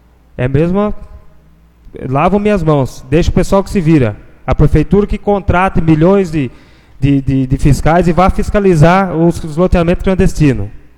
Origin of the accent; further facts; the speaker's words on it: Piedade, São Paulo, Brazil; Eu moro na Vila Moraes, nascido e criado na Vila Moraes, 31 anos ali dentro.